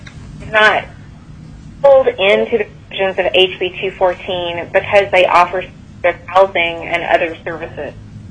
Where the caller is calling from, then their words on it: Fairbanks, Alaska, United States; I'm calling from the Fairbanks Legislative Information Office.